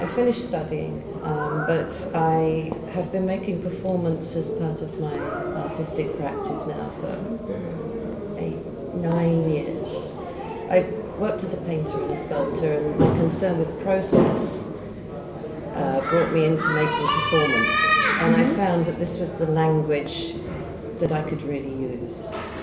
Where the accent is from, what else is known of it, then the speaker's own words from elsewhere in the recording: London, United Kingdom; Well, I'm an artist. I come from London.